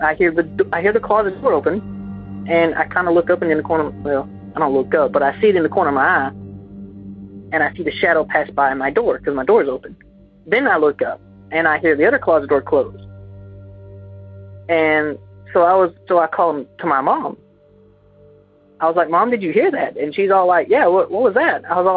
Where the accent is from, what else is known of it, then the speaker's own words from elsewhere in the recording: Texas, United States; now in Louisiana, United States; I'm from Texas. Was from Texas, but now I'm in Louisiana.